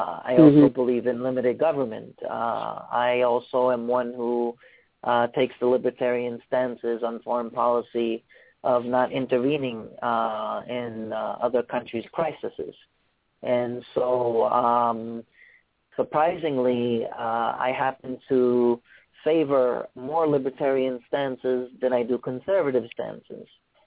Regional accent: United States; I am an American who cares deeply about my country

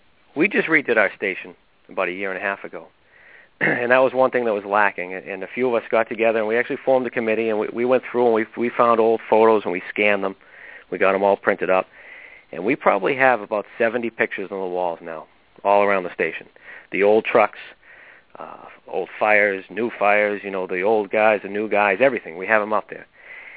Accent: Boston, Massachusetts, United States; I grew up in the city. I grew up in Dorchester, part of Boston, and my grandparents lived on the next floor up from me.

